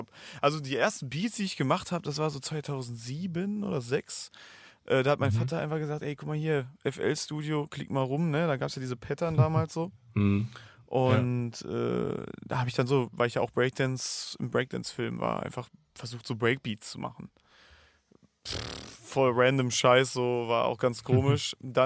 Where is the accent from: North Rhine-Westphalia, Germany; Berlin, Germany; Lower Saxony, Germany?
North Rhine-Westphalia, Germany; Also ich komme hier, wir sind hier am Rande des Ruhrpots, komme ich her sozusagen. Und mittlerweile hier in der Villa Untergrund ist es ja eher so am Möhnesee. Mhm. Noch ein Stück weiter sozusagen.